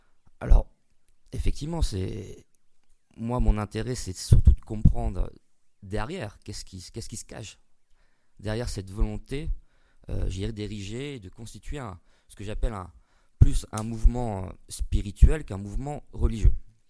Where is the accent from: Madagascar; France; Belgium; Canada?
France; Ça tombe bien, on est français.